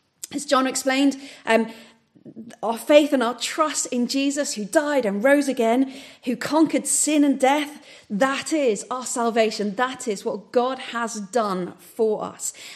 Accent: United Kingdom; particularly for me as a British person, when I arrive back in the UK from another country

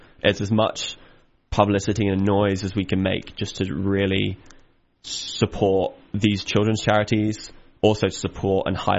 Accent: London, United Kingdom; I'm from London.

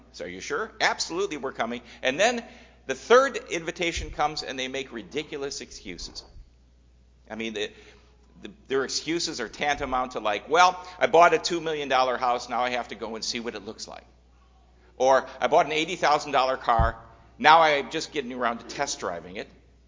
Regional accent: Midwest, United States; Growing up in the Midwest, there were a bunch of unspoken rules that I got to used to, and they're still ingrained in my being.

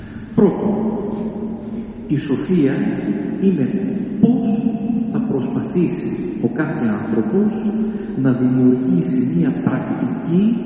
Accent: Greece; Είμαι Έλληνας. Το χαίρομαι. Έχω μια ιστορία που κουβαλάω.

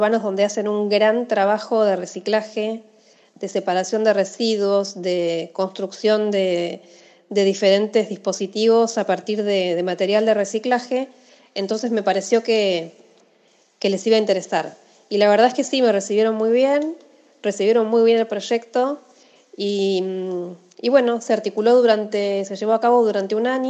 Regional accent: Pellegrini, Buenos Aires Province, Argentina; moved away as an adult; now in Buenos Aires, Argentina; yo soy oriunda de Pellegrini, provincia de Buenos Aires. Es un pueblo que queda a 500 kilómetros de CABA. Es donde yo nací. Yo me vine a estudiar a Buenos Aires en el año 99.

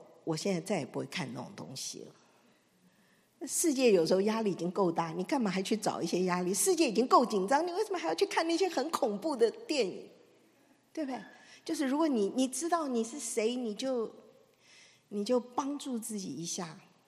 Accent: China; 就是我们中国人有一句话说，好汉只怕病来磨

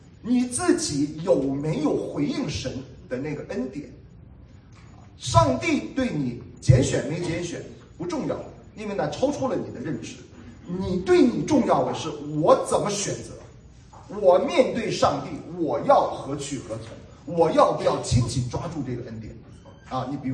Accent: Shandong, China; 这个对我们山东人来讲呢，这个女生通常在1.7米以上，男人通常在1.8米以上

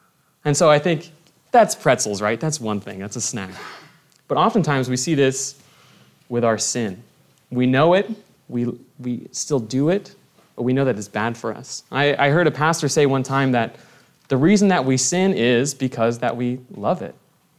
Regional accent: Midwest, United States; Growing up in the Midwest, don't get a lot of fresh citrus, right?

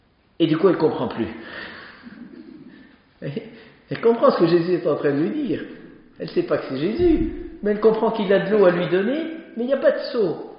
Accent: Spa, Liège, Belgium; moi je viens de la ville de Spa, hein.

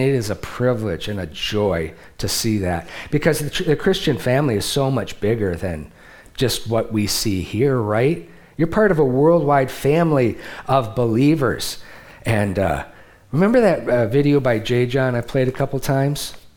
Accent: Detroit, Michigan, United States; Now, I grew up in the Detroit area where a lot of automotive workers, and back then, they were paying them really good.

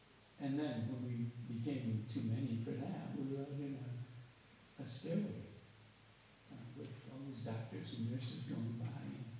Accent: United States; I mean, I'm an American. Americans don't like socialized medicine, right?

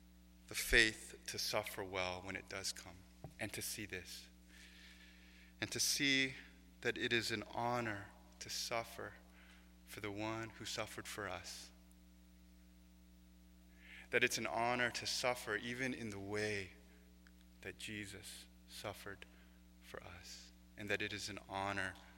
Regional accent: United States; And like many of you, I'm an American and I love my comfort.

